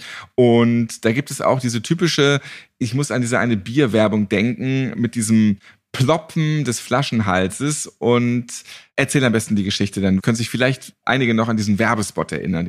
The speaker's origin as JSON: {"language": "German", "region": "Northern Germany", "country": "Germany", "said": "Ich bin auch Norddeutscher."}